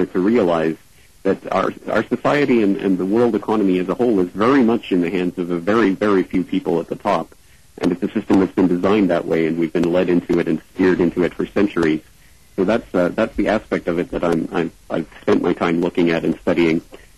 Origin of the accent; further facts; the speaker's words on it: Canada; now in Japan; I'm not an American citizen, I'm actually Canadian living in Japan